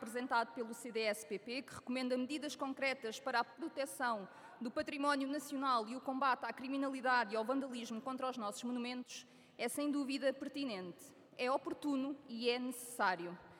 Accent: Portugal

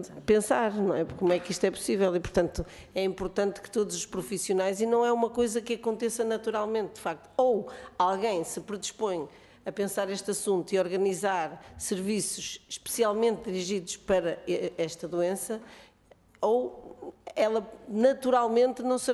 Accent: Porto, Portugal; não só em Lisboa e Porto, eu sou do Porto e penso que no Porto já há serviços

